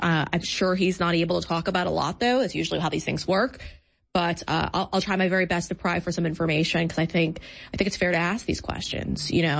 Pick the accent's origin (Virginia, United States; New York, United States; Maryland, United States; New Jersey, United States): New York, United States; I'm a New Yorker, and so everything north these days has just gone completely woke